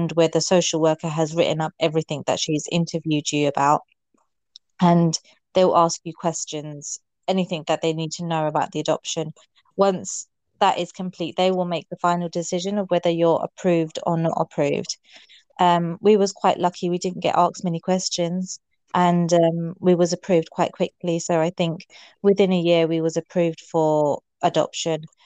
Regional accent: London, United Kingdom; because I'm born and raised in London.

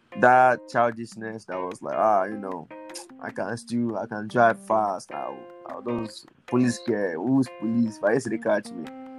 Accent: Nigeria; now in United States; I'm Nigerian

